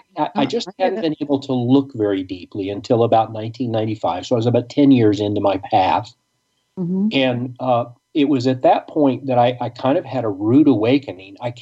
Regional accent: McAlester, Oklahoma, United States; this was in southeast Oklahoma. I grew up in McAllister, and it's about 2 hours south of Tulsa, more or less.

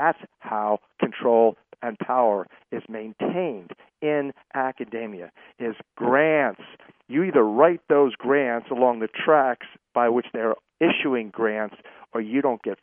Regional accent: Massachusetts, United States; I'll tell you, I'm from Massachusetts. I was there when Romney made a mess as a governor of Massachusetts

